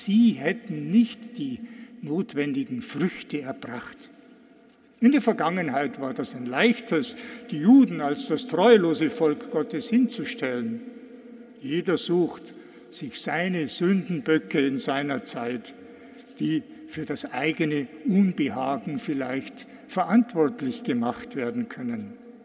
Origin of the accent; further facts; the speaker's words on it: Benediktbeuern, Bavaria, Germany; In Bennigbeuern und Umgebung meiner Heimat